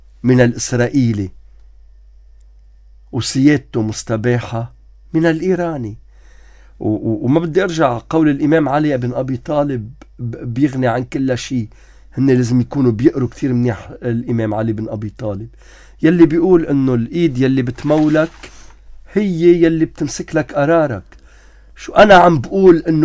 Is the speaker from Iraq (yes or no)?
no; Lebanon; أنا مطلوب مني كلبناني نقي يا إيران يا إسرائيل؟